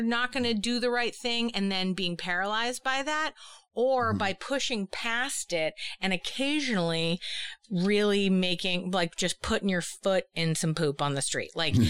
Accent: Boston, Massachusetts, United States; now in New York, United States; I am from Boston, as I've mentioned. It's a rough and tumble kind of place.

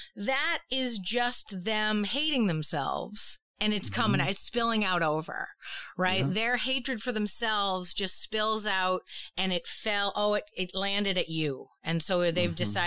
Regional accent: Boston, Massachusetts, United States; now in New York, United States; I am from Boston, as I've mentioned. It's a rough and tumble kind of place.

